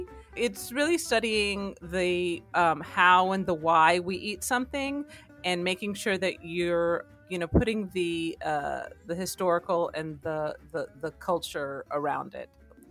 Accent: Miami, Florida, United States; And I was really lucky growing up in Miami.

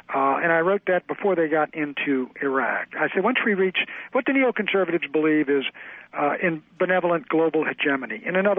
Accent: Washington, District of Columbia, United States; we're going to have a 9/11, a mushroom cloud in my hometown of Washington.

